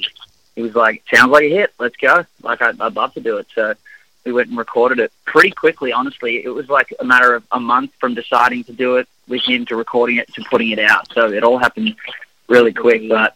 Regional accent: Sydney, New South Wales, Australia; moved away as an adult; now in Nashville, United States; We grew up in Sydney, Australia. We grew up in a little suburb in Sydney called Seaforth

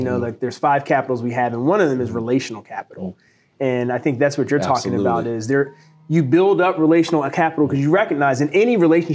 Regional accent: Philadelphia, Pennsylvania, United States; now in Cincinnati, United States; You know, born and raised in Philadelphia. So my view of policing came out of a big city like Philadelphia.

